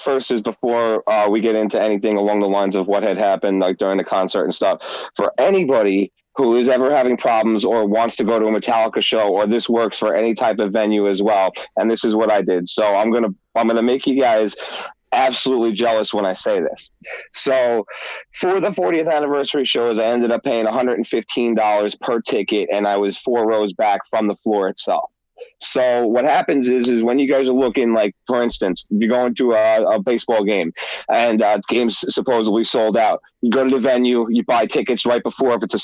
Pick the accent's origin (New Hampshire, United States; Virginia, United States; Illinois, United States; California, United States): California, United States; San Francisco; I'm from California, particularly San Francisco.